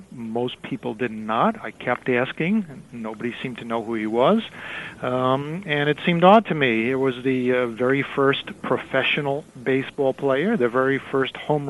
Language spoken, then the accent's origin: English; Brooklyn, New York, United States; I grew up in a neighborhood that was probably 95%, if not more, Jewish when I was born in East New York, Brooklyn.